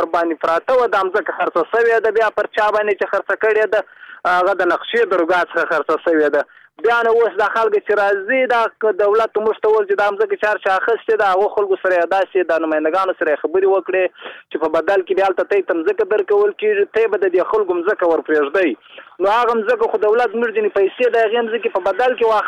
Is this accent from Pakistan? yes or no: no; Muqur, Badghis, Afghanistan; زه خپل د بادغیس ولایت د مقر د ولسوالۍ یم